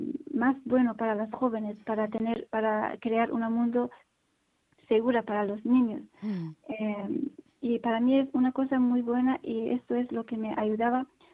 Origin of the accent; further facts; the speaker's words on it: Afghanistan; Spanish is a second language; moved away; Yo, cuando salí de Afganistán, ya tengo responsabilidad de las chicas que se quedan en Afganistán y viven en esa situación.